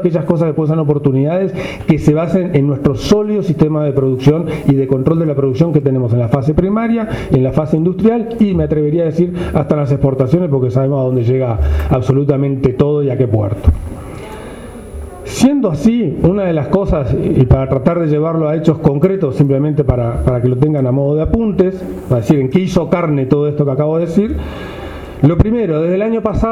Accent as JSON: {"language": "Spanish", "country": "Uruguay", "said": "como uruguayo no le tengo absolutamente miedo ninguno"}